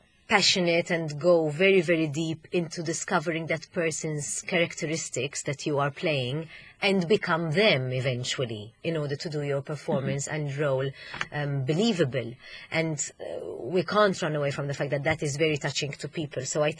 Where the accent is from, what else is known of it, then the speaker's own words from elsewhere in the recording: Malta; first language Maltese; English is a second language; I mean, when I was young, we did not speak English. I came from a Maltese family. So I spoke Maltese at home